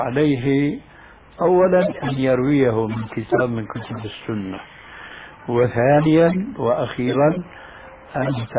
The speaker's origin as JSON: {"language": "Arabic", "town": "Damascus", "region": "Damascus Governorate", "country": "Syria", "moved": "yes", "said": "أنا هاجرت من دمشق إلى هنا لما نظرت أنه دمشق بدأت تنحرف"}